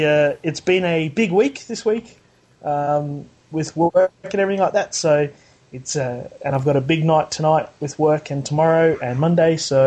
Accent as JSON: {"language": "English", "town": "Brisbane", "region": "Queensland", "country": "Australia", "said": "from Brisbane, Australia."}